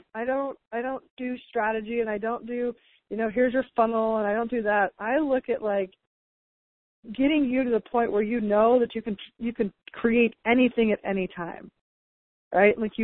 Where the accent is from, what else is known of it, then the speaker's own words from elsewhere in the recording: United States; That's like one of the core wrongnesses especially as an American